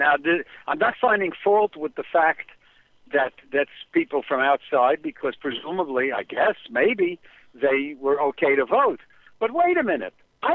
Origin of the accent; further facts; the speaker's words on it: Bronx, New York, United States; But I grew up in the Bronx, and when I was growing up in the Bronx, we were told that the girls in Brooklyn were very fast.